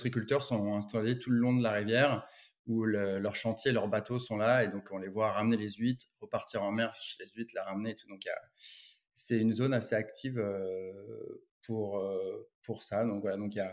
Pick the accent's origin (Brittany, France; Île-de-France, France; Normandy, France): Brittany, France; Carnac; J'ai grandi ici à Carnac, la Trinité-sur-Mer. Alors, je dis souvent soit Carnac, soit la Trinité-sur-Mer parce que la maison est coupée en deux par la limite la Trinité-sur-Mer Carnac.